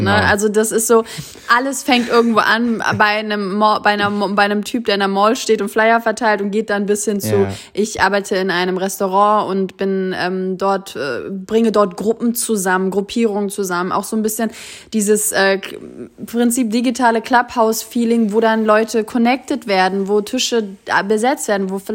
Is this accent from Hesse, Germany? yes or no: yes; Kassel, Hesse, Germany; Wir sind zusammen damals in Kassel aufgewachsen